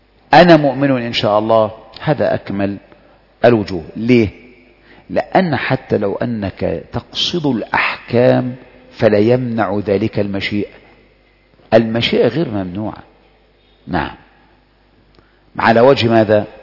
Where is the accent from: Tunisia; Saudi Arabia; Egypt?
Saudi Arabia; وثلاث أرباع يعني كثير من رده إن أنا سعودي